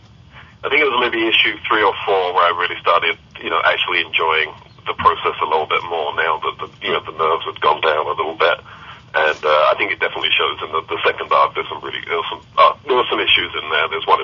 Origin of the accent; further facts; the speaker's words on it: Kentucky, United States; yeah, he's right. I'm from Kentucky.